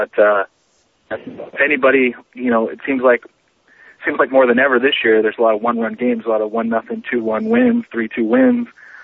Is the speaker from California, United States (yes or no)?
yes; Los Angeles, California, United States; there's I'm like the only person that was born and raised in Los Angeles that I know.